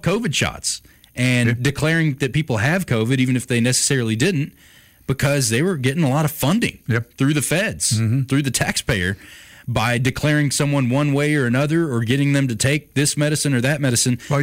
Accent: United States; As just a human being, and as an American, you'd go, surely not

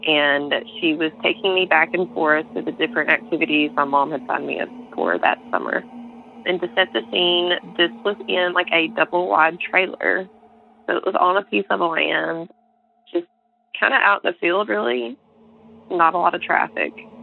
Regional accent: Mississippi, United States; I'm from Northeast Mississippi. Growing up, though, I lived in the Mississippi Delta, where it borders onto Arkansas

